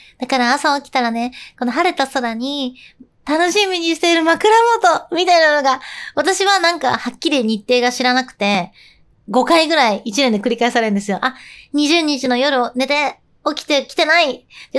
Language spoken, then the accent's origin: Japanese; Ome, Tokyo, Japan; こう私東京なんですけど出身が、青梅とかの方で